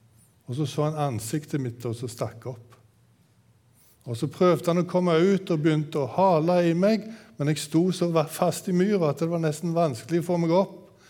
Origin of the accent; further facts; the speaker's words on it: Tysvær, Rogaland, Norway; jag växte upp hemma på gården i Tysvær i Nord-Rogaland. Det ligger cirka 3 mil ifrån Haugesund. Där växte jag upp och jag var odelsgutt hemma på gården.